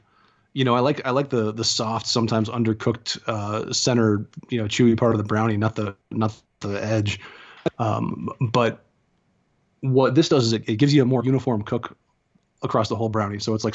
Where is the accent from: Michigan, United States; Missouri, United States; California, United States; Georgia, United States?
Missouri, United States; St. Louis; growing up in St. Louis, we always felt that there was this rivalry with Chicago.